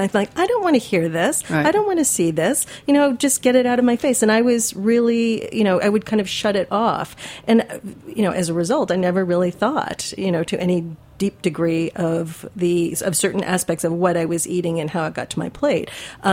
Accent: Midwest, United States; I grew up in the Midwest, as I understand you did

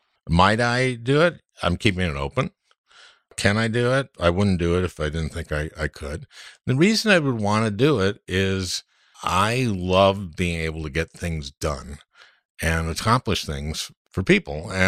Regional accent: St. Louis Park, Minnesota, United States; I grew up in St. Louis Park, and everybody in Minnesota knows what St. Louis Park is.

